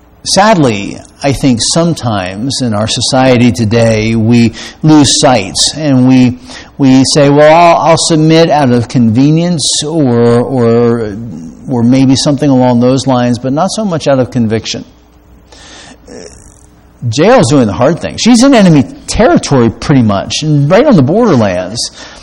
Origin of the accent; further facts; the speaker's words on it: United States; In growing up in America, for the most part, none of us had too much oppression for being Christians.